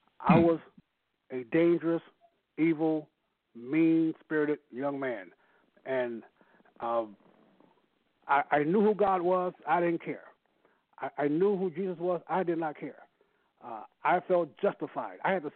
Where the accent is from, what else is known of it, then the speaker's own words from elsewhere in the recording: St. Louis, Missouri, United States; born there; I was born in St. Louis, in the inner city, poor parents. My grandfather was a pastor.